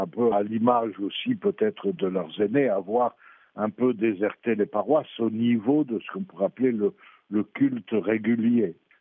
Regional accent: France; combien chez nous en France, j'ai le sentiment d'une paroisse qui a beaucoup de mal à fédérer encore les affaires

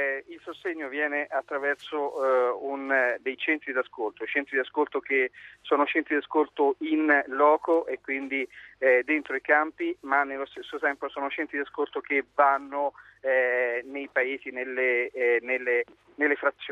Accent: Castel Sant'Angelo sul Nera, Marche, Italy; io sono un terremotato, perché tra l'altro sono di Castel Sant'Angelo sul Nera, che è uno dei comuni che sta dall'altra parte del monte di Amatrice

